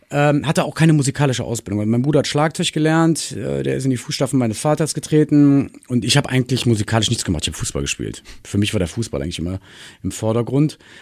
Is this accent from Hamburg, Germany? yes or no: no; Königswinter, North Rhine-Westphalia, Germany; Ich komme aus Königswinter, Pfingstel aufgewachsen und in Oerlinghofen. Und bei uns war immer der Proberaum zu Hause.